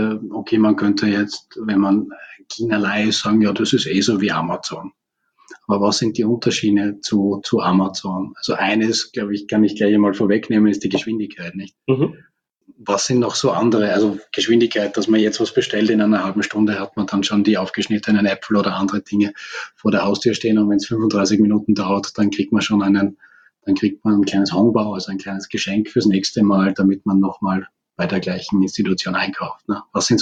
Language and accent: German; Austria; was wir als Österreicher gar nicht wissen